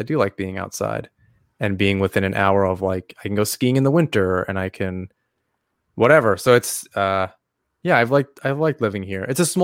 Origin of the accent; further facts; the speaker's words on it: New York, United States; Well, I'm from Long Island originally. So I grew up there. I went to Sachem High School.